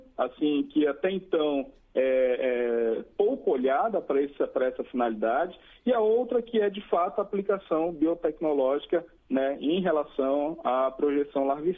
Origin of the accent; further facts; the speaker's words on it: Amapá, Brazil; also born or lived in Mato Grosso do Sul / São Paulo; eu sou amapaense, né?